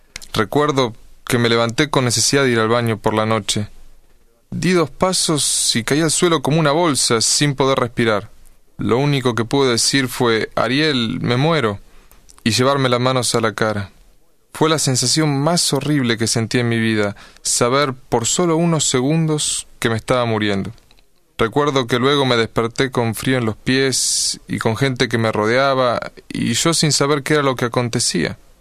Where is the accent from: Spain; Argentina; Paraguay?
Argentina; soy de Anfunes, Argentina.